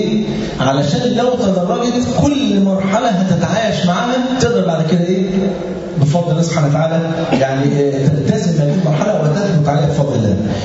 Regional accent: Egypt; وكان عندنا في مصر والتولية بشرب الشيشة

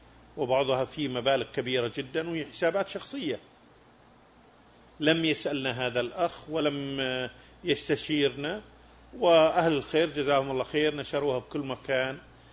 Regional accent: Kuwait; قلت لهم أنا من الكويت والكويت بأرض مكة

